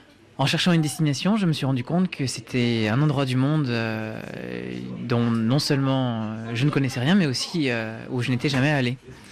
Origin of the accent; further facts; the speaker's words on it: Île-de-France, France; moved away as an adult; Donc, je suis français d'origine. J'ai grandi dans la banlieue parisienne. À 21 ans, j'ai quitté la France et j'y suis plus jamais revenu pour y travailler, pour m'y installer.